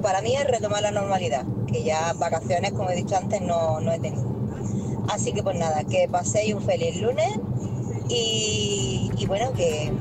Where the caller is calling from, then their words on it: Almería, Andalusia, Spain; de Almería.